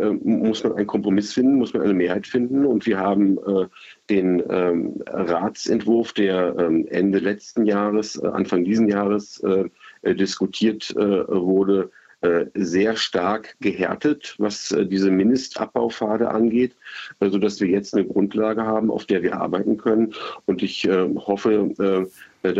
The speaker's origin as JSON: {"language": "German", "country": "Germany", "said": "Und ich sag mal gerade, wir haben als Deutsche die Kommissionspräsidentin aus unseren Reihen."}